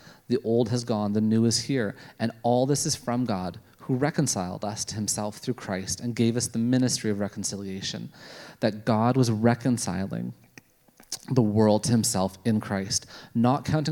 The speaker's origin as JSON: {"language": "English", "country": "Canada", "said": "so I'm a Canadian driver, so I still somewhat follow rules."}